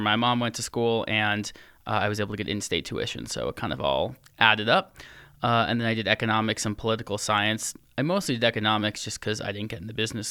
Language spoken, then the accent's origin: English; Colorado, United States; also born or lived in Los Angeles, United States; So I was born in Los Angeles, and we moved out here when I think I was about 6 years old. It was 1994 after the Northridge earthquake. And then I've lived, you know, in Colorado pretty much ever since.